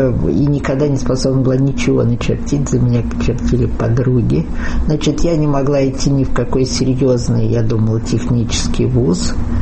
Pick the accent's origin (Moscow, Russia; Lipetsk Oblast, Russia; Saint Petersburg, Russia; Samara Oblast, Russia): Saint Petersburg, Russia; Leningrad; moved away; И перед самой войной в мае мама и я, значит, и няня уехали из Ленинграда делать операцию.